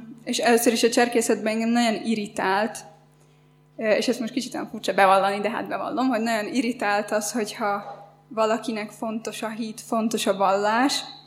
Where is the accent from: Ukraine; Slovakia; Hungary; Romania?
Slovakia; Galanta, Trnava Region; Galántáról származom, és egy olyan családban nőttem föl, ahol a hit nem volt fontos